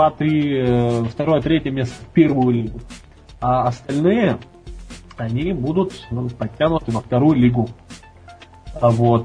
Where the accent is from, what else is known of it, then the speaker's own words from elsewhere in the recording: Pervouralsk, Sverdlovsk Oblast, Russia; И вот мы живем в этой агломерации Екатеринбурга. Вот. Я из Первоуральска, это в 30 километрах от Екатеринбурга.